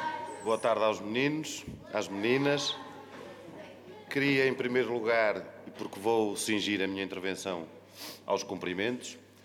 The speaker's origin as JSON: {"language": "Portuguese", "town": "Baião", "region": "Porto", "country": "Portugal", "tie": "born or raised there", "said": "da minha terra. Não sei se os meninos sabem onde é Baião."}